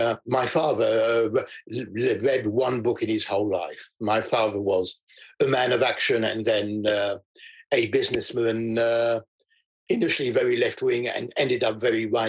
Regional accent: France; also born or lived in London; So I was brought up in France, actually.

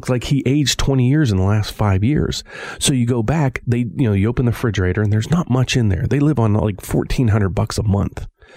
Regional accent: West Virginia, United States; Like, I just went home to, I'm from West Virginia, as you guys know

